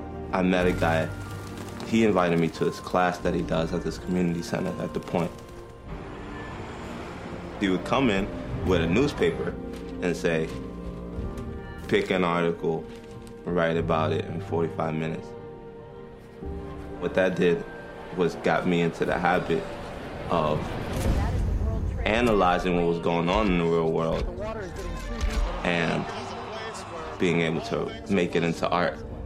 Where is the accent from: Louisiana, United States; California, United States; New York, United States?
New York, United States; Bronx; born there; I was born in the Bronx, New York. The South Bronx. Hunts Point, to be exact.